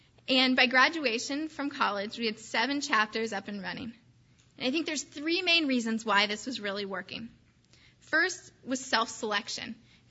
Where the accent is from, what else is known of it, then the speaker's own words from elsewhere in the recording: Indiana, United States; since I'm from Indiana, I was really excited that we finally got one started at Indiana University this semester.